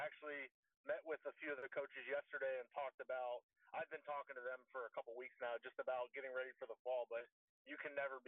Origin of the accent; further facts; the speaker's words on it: Florida, United States; I grew up in the Tampa Bay area, always thought I was going to be Mike Golsott.